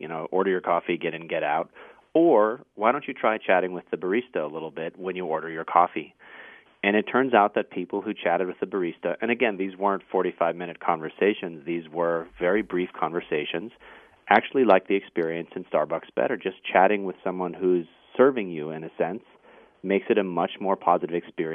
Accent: Boston, Massachusetts, United States; Well, I'm trying not to take that personally because I am from Boston, but I do think that there are regional differences.

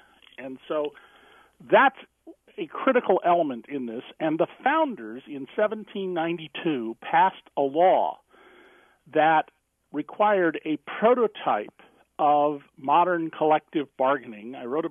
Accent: California, United States; The town I grew up in California, there was a discussion about tearing down the high school

